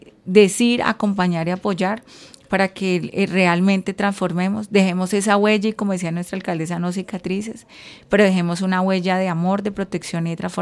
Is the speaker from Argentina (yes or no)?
no; Lérida, Tolima, Colombia; moved away; also born or lived in Ibagué, Colombia; desafortunadamente nosotros salimos de Lérida, llegamos a Ibagué